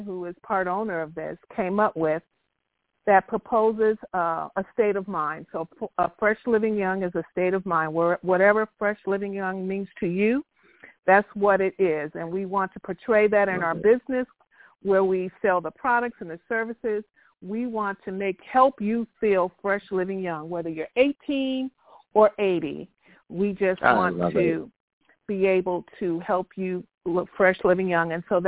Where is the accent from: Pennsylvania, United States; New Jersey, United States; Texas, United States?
New Jersey, United States; now in Williamstown, United States; But I'm excited about being in South Jersey because we were a native of North Jersey first.